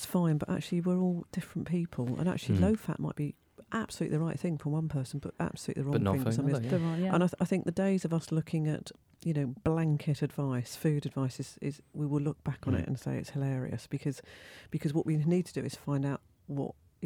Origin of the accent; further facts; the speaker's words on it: United Kingdom; because we're British, we don't want to look like an idiot